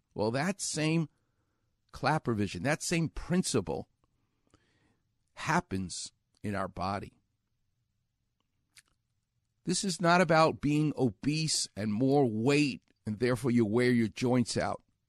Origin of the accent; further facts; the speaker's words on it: New York, United States; I don't know. I'm from New York. I don't know what they're talking about.